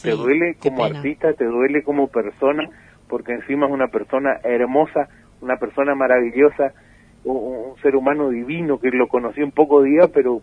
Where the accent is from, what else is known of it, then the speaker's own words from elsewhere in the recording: Misiones, Argentina; yo vengo porque vengo de Caladura, lo repito, pero por lo menos vengo a traer el nombre de Iguazú, el nombre de nuestra provincia